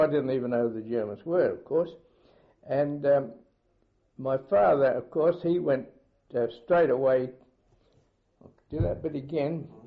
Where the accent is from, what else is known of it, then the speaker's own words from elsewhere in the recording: Balgowlah, New South Wales, Australia; born there; I was born in Balgowlah, one of the outer suburbs of Sydney, or was an outer suburb at the time, on the 8th of September 1918. Both my parents were Londoners.